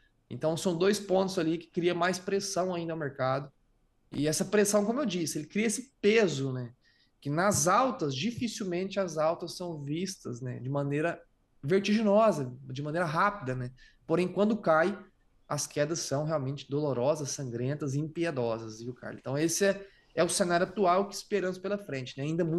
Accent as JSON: {"language": "Portuguese", "country": "Brazil", "said": "Minha família, todos os meus afazeres, toda a minha rotina, né, é no Brasil, sou brasileiro, patriota, e venho sazonalmente, né, aqui a Chicago, aos Estados Unidos como um todo"}